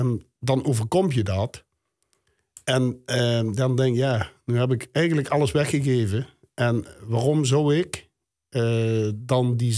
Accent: Venlo, Limburg, Netherlands; Mijn eigen wijk, Venlo Oost, waar ik opgegroeid ben.

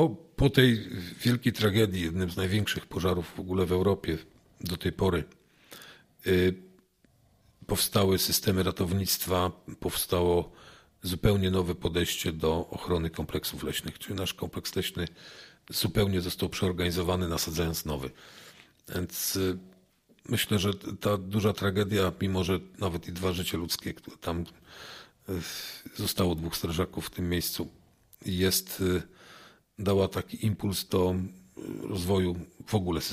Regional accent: Opole Voivodeship, Poland; ci autochtoni, aborygenin, my, Ślązacy, a z drugiej strony też przyjezdni ludzie. Więc ja na przykład sam jestem tak zwanym krojcungiem, czyli efektem miłości

